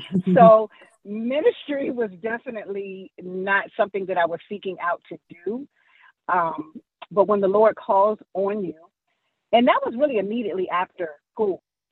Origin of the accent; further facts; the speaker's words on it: Newport News, Virginia, United States; now in Waldorf, United States; I'm actually from Newport News, Virginia, residing now in Waldorf, which you did speak about that in the bio.